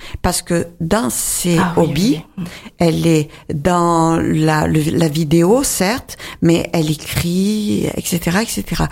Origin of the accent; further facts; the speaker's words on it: Montpellier, Occitanie, France; puisque moi je suis méditerranéenne. Je suis de Montpellier.